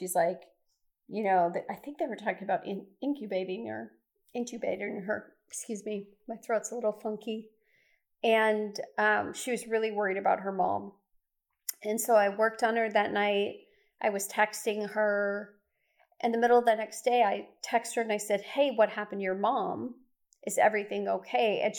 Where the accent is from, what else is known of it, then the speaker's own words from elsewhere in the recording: Midwest, United States; I grew up in the Midwest, so I'm sure I'm being exposed to a lot of different things that I didn't grow up with.